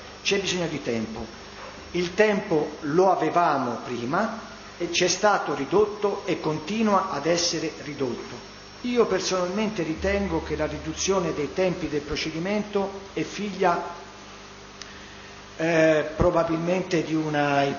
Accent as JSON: {"language": "Italian", "town": "Florence", "region": "Tuscany", "country": "Italy", "said": "visto che siamo di Firenze"}